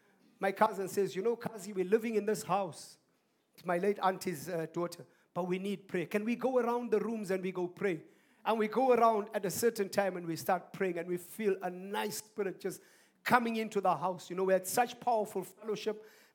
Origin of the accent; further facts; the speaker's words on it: Harare, Zimbabwe; Picked up in Harare. We're from Harare. We go to Gweru.